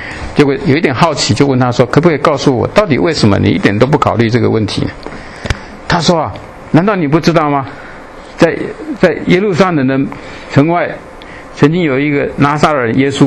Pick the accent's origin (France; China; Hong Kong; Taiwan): Taiwan; 如果我们从台湾来的话，你就知道台湾现在是2.17:1。1997年我们台湾是亚洲离婚率最高的。